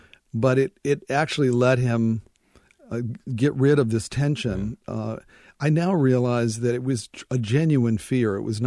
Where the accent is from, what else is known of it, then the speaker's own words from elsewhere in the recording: Rocky Mount, North Carolina, United States; I think I was the luckiest guy in the world in terms of winding up in a North Carolina town of 24,000 at the end of the great